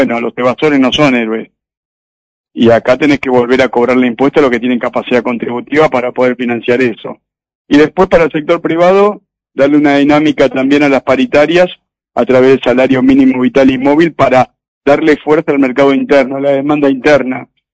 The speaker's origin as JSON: {"language": "Spanish", "country": "Argentina", "said": "me interesa que me llamen los argentinos. Soy argentino."}